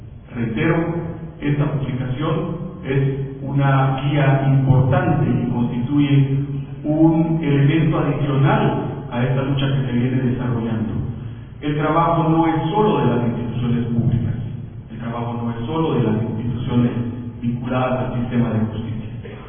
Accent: Guatemala; Como guatemaltecos y guatemaltecas hemos sido testigos de esa debilidad normativa

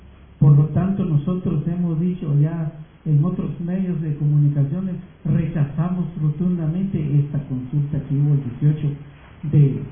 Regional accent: Guatemala; Y es por eso nosotros como guatemaltecos y guatemaltecas no avanzamos mucho en cuanto a un desarrollo local

